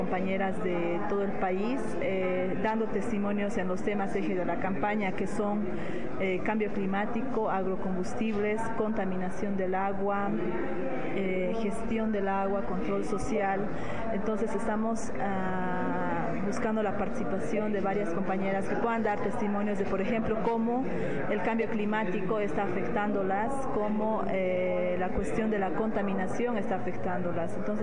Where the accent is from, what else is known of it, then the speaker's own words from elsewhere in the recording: La Paz, Bolivia; soy de La Paz, Bolivia